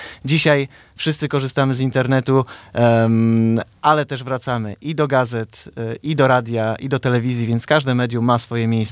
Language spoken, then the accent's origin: Polish; Police, West Pomeranian Voivodeship, Poland; also born or lived in Szczecin / Poznań; now in Stargard, Poland; Tu wychowali się moi rodzice, ale w latach 80. przenieśli się do Polic, a ja z Polic wybyłem najpierw do Szczecina, potem do Poznania i z tego Poznania wróciłem z powrotem do Stargardu, gdzie wychowywali się moi rodzice.